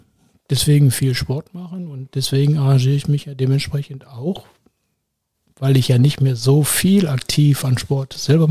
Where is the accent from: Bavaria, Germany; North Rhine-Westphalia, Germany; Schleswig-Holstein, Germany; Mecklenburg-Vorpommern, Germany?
North Rhine-Westphalia, Germany; Remscheid; ich bin hier geboren, da, vor über 60 Jahren in der Fabricius-Klinik hier in Remscheid. Bin hier aufgewachsen, bin hier zur Schule gegangen, habe hier meine Familie, meine Freunde.